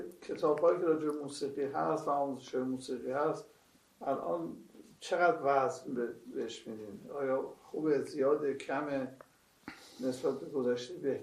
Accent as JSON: {"language": "Persian", "country": "Iran", "said": "ما تکلیف ما به عنوان یک ایرانی در برابر آن حادثه که تو دنیا داره اتفاق میفته چیه؟"}